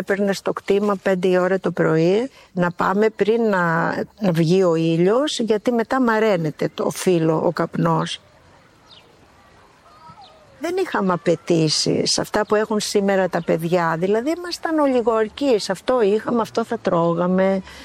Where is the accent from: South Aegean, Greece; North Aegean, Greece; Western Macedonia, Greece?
North Aegean, Greece; Karlovasi; Γεννήθηκα εδώ στο Καρλόβαση το 1955. Μεγάλωσα εδώ, όλες οι παιδικές μου αναμνήσεις είναι εδώ πέρα. Φτωχικά χρόνια, στερημένα θα τα πω ότι ήταν, γιατί ο μπαμπάς ήταν γεωργός, βάζαμε καπνά